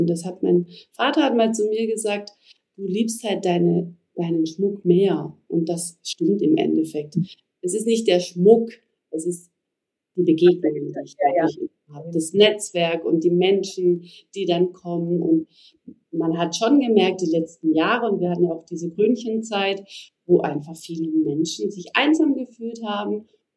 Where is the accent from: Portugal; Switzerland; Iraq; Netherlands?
Netherlands; Und ich bin ja Niederländerin und ich liebe einfach meine Heimat und auch die Mentalität meiner Heimat.